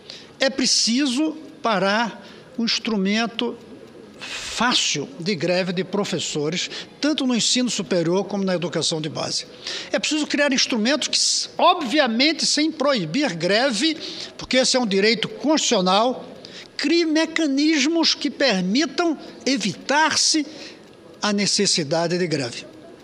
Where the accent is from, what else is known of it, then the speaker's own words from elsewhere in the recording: Brazil; É isso, senhor presidente, que eu tinha para colocar aqui como brasileiro